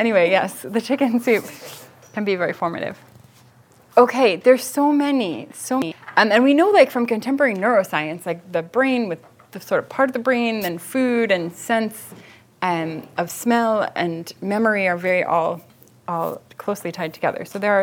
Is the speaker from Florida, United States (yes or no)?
no; Baltimore, Maryland, United States; Yeah, so I grew up in Baltimore, in kind of two different parts of Baltimore at least.